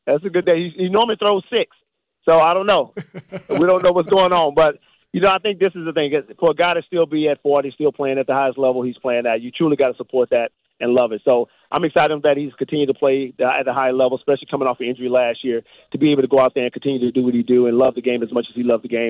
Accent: Houston, Texas, United States; now in Wisconsin, United States; I grew up, as you know, growing up in Houston, Texas, man, I grew up an Astros fan.

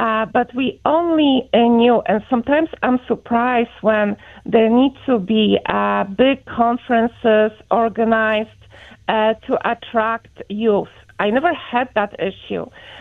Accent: Poland; now in United States; Originally, I'm from Poland, and I have lived in the States for over 20 years.

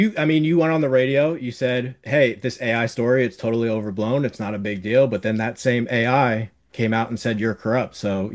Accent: Pennsylvania, United States; I'm from Pennsylvania, and I'm taking the company to Vegas in the fall.

